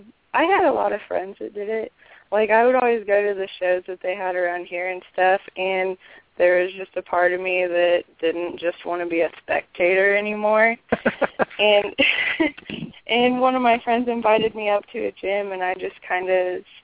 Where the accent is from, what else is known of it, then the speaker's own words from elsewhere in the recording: Topeka, Kansas, United States; Well, I'm from Topeka, Kansas. I'm 19 years old, and I'm 19. And I fight out of United Martial Sciences here in my hometown.